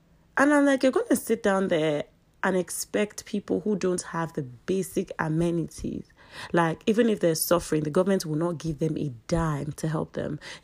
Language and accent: English; Nigeria; now in United States; I live in America and I'm a Nigerian. I was born here, great, but I live in America and I'm a Nigerian.